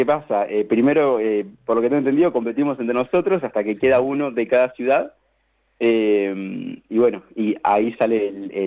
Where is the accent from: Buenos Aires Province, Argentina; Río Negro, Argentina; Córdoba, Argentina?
Buenos Aires Province, Argentina; La Dulce; now in Tandil, Argentina; Yo soy de La Dulce. Me mudé acá a Tandil hace 3 semanas.